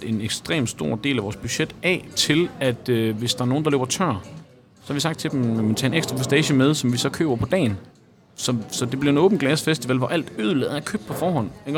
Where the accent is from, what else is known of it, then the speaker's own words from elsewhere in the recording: Grenaa, Central Denmark Region, Denmark; also born or lived in Aarhus; now in Kolding, Denmark; Simon er fra Herning, jeg er fra Grenaa, men vi har levet hele vores ungdomsliv i Aarhus. Vi studerede i Aarhus og været unge og voksne i Aarhus. Nu bor jeg jo i Kolding